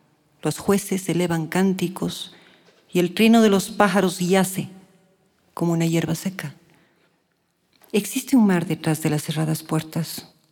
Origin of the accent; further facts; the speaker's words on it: Cuenca, Azuay, Ecuador; Como ustedes saben, soy cuencana y la ciudad de Cuenca para mí ha sido mi madre, mi enemiga, mi confidente, en fin.